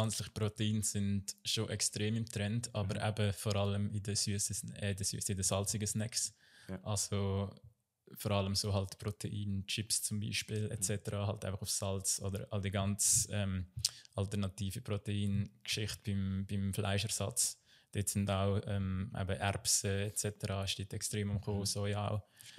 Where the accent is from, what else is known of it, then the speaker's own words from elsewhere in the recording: Switzerland; ich bin ursprünglich aus Margau, dort aufgewachsen, dort Kantonsschule gemacht.